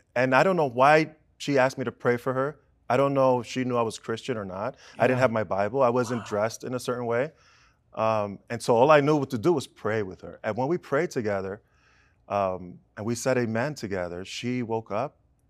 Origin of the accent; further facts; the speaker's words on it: New York City, New York, United States; One, I grew up in Washington Heights, Upper Manhattan, which today is known as the Little Dominican Republic.